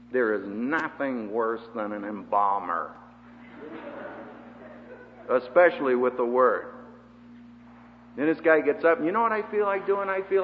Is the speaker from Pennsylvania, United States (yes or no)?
yes; Philadelphia, Pennsylvania, United States; I came from Philadelphia, and if you do, you know the problem.